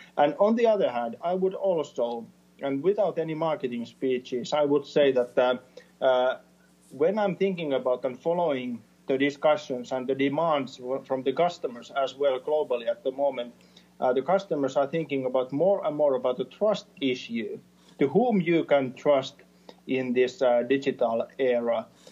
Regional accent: Finland; it's very good to say that I come from Finland.

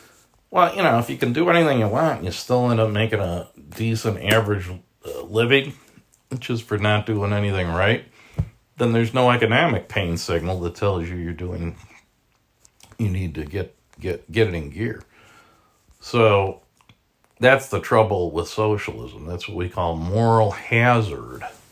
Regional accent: Chicago, Illinois, United States; Chicago guy ran for president, I didn't vote for him. So I figured this time I'd, you know, go with my hometown guy, my homie.

